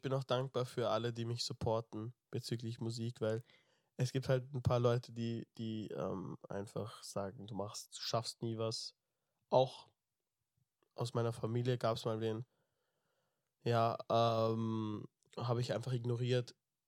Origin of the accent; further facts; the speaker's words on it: Vienna, Austria; born there; also born or lived in Thailand; Ich bin auch in Wien geboren, 2003. Hab dann 1,5 Jahre hier im 18. Bezirk gewohnt. Dann bin ich nach Thailand gezogen für 1,5 Jahre, weil mein Vater dort gearbeitet hat nach dem Tsunami.